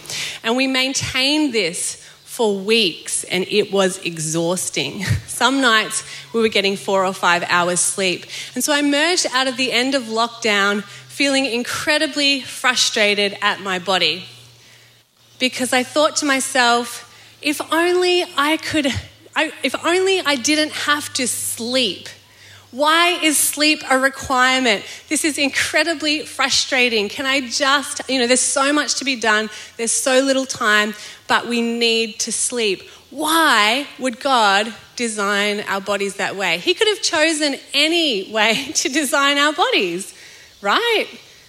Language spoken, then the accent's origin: English; Melbourne, Victoria, Australia; also born or lived in Sydney; I'm from Melbourne. I actually grew up in Melbourne, but we worked in Sydney for 10 odd years and have only moved back. We moved back at the beginning of 2019.